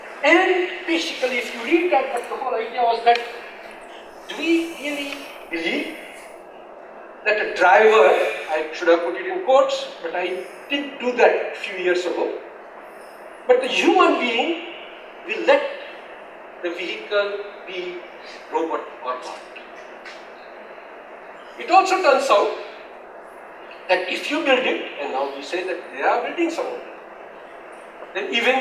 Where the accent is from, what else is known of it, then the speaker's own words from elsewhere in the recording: California, United States; That state of California, my home state